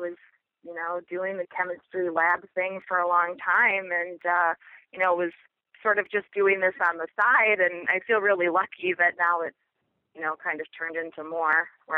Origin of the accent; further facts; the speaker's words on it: Illinois, United States; I grew up in Illinois. I've lived here all my life.